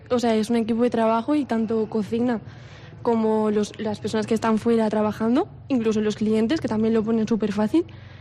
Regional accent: Artana, Valencian Community, Spain; Bueno, soy de un pueblo de Castellón, de Artana.

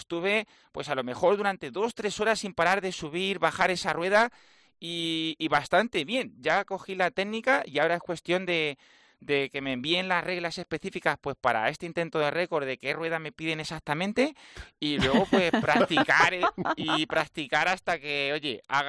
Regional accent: Cabañas de la Sagra, Castilla-La Mancha, Spain; una escuela de atletismo para niños en Cabañas de la Sagra, en mi pueblo, en Toledo.

